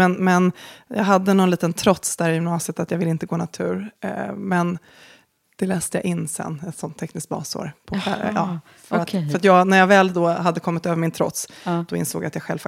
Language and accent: Swedish; Stockholm, Stockholm County, Sweden; born there; Jag är född i Stockholm.